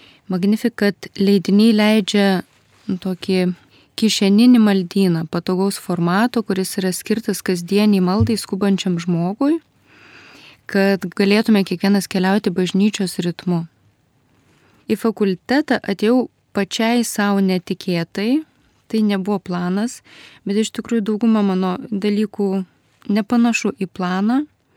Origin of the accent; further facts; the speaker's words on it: Vilnius, Vilnius County, Lithuania; Aš esu originaliai iš Vilniaus, bažnyčioje esu 10 metų